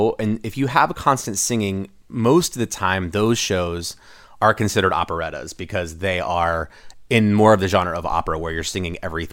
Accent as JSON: {"language": "English", "country": "Ireland", "said": "I'm from Ireland, and my 40th birthday I spent in Ireland, and I was in Galway"}